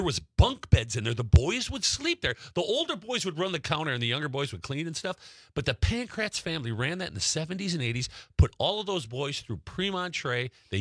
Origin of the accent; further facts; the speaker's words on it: Green Bay, Wisconsin, United States; We're from the Kewaunee, New Franken, Dykesville, Green Bay area, and a lot of stuff has happened in this area, and I like to talk about it